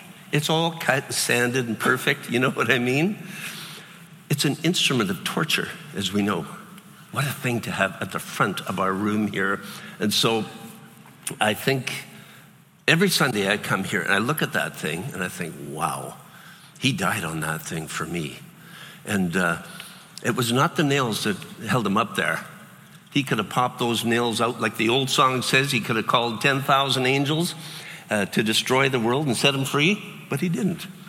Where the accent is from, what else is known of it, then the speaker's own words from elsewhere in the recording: Edmonton, Alberta, Canada; I grew up in Edmonton, and I'll tell you, man, I can remember cutting the grass, and out comes that flood of mosquitoes.